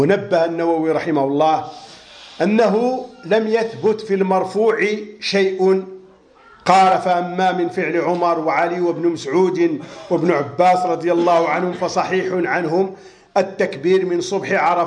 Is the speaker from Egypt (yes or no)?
no; Morocco; وبه يعمل عندنا في المغرب